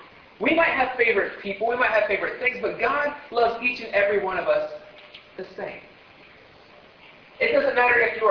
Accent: Ohio, United States; I graduated from Ohio State University. I grew up in Ohio. I love my Buckeyes.

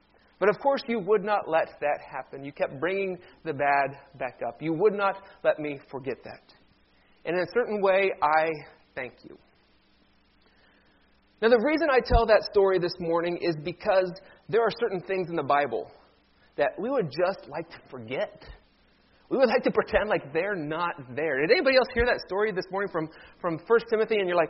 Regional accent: Cleveland, Ohio, United States; my hometown favorite baseball team, the Cleveland Indians, were in the World Series.

